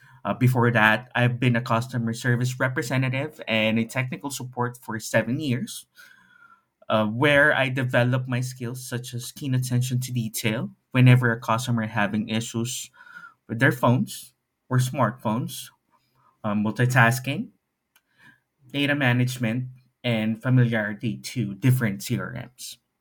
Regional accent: Central Luzon, Philippines; from Bulacan, Philippines

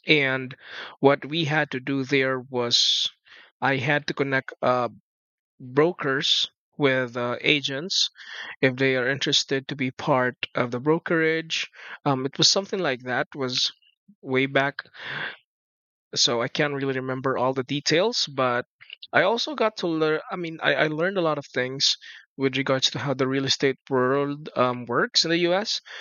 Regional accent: Cebu City, Central Visayas, Philippines; I am 27 years old as of 2 days ago, and I'm from Cebu City, Cebu.

